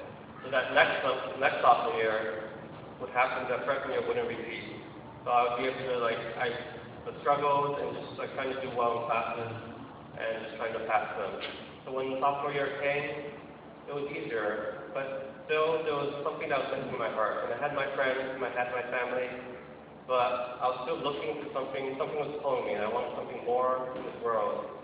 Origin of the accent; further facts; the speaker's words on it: Texas, United States; So I grew up in Texas, South Texas, by Mexico.